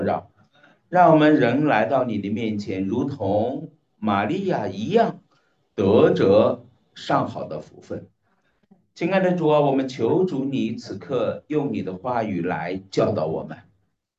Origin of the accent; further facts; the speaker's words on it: Henan, China; accent: Henan dialect; 我可能给大家用我们河南话说，拔一点气门芯。